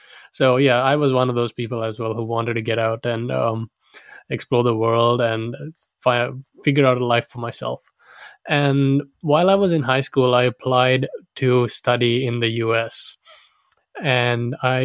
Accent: Sri Lanka; I was born and raised in Sri Lanka

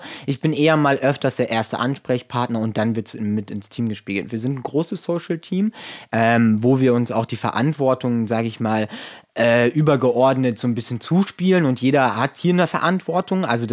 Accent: Luxembourg; in Luxemburg, wo ich herkomme, war alles ein bisschen konservativer.

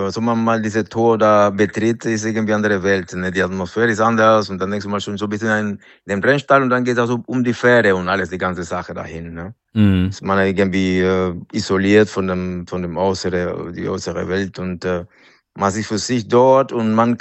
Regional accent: Panama; ich komme aus Panama, wo wir 40 Grad oder 35 Grad haben und ich bin im Winter gekommen.

